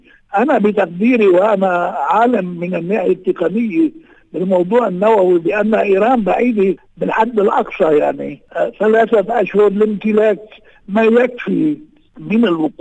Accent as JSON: {"language": "Arabic", "town": "Kfarakka", "region": "North Governorate", "country": "Lebanon", "said": "من يومين طلعت دورية من قوى الأمن بقريتي كفرقاء التي أنا رئيس بلديتها هذه بالكورة"}